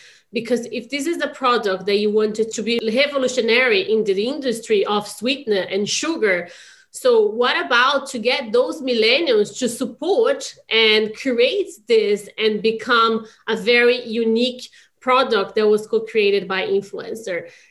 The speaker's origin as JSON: {"language": "English", "country": "Brazil", "moved": "as an adult", "lives_now": "London, United Kingdom", "said": "I am from Brazil, having been living in London for the past 15 years."}